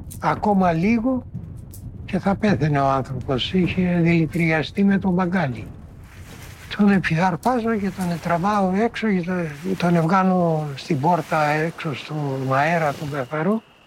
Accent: Antikythera, Attica, Greece; η καταγωγή μου είναι από τα Αντικήθυρα. Το νησάκι που κοντεύει να ρημώσει τώρα.

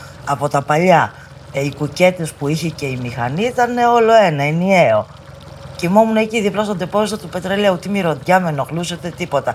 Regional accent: Kyllini, Western Greece, Greece; Μεγάλωσα στην Κυλλήνη, ο πατέρας μου ψαράς, η μάνα μου βοηθούσε και αυτή στο καίκι.

